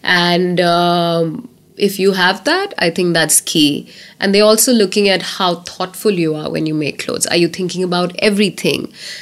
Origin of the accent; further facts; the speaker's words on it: India; I was from India, Southeast Asia.